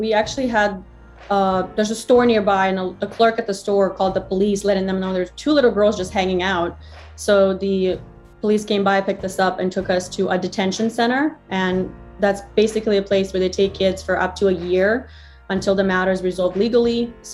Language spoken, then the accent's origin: English; South Ukraine, Ukraine; I was born and raised in South Ukraine in a small town called Sirupinsk.